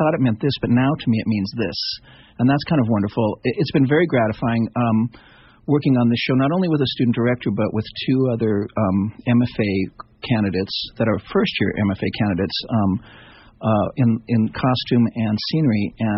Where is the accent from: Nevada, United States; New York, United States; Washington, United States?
Nevada, United States; Reno; I grew up in Reno.